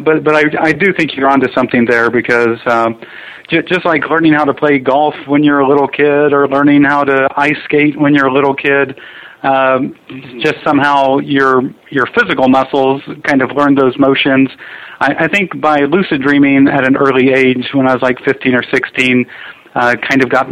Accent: Hutchinson, Kansas, United States; I grew up in Hutchinson, Kansas, a town about 40 or 50,000 people out in the flat wheat prairie of Kansas, and really kind of a beautiful place to grow up

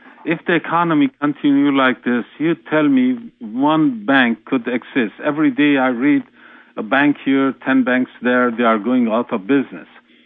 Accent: Iran; English is a second language; now in United States; as you know, I came from Iran. I ran away from there because there is a tyranny of religion.

